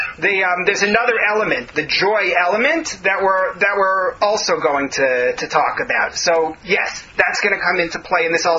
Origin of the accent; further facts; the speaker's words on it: Oceanside, New York, United States; I definitely remember in growing up in Oceanside, Long Island, in New York